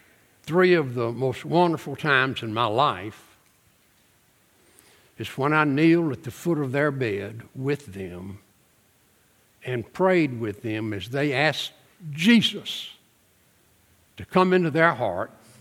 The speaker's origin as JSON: {"language": "English", "town": "Osaka", "region": "Mississippi", "country": "United States", "said": "We're from Osaka, Mississippi. Now, I know you scratch your head and say, where in the world is Osaka, Mississippi? But she's from the same town."}